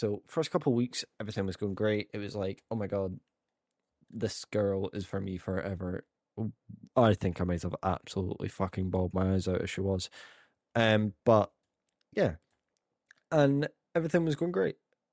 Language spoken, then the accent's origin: English; Edinburgh, Scotland, United Kingdom; I am Scottish, I'm from Edinburgh